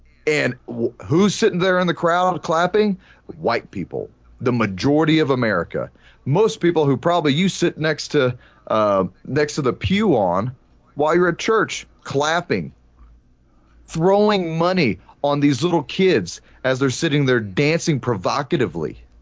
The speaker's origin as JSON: {"language": "English", "country": "United States", "said": "So we and I, you know, it's as an American veteran, as a military veteran, it's hard to say this at times."}